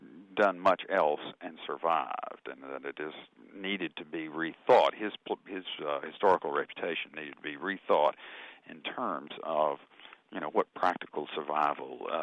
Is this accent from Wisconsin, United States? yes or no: no; Alabama, United States; But I also I grew up in Alabama, and I had a better sense of how awful the environment was in which he lived.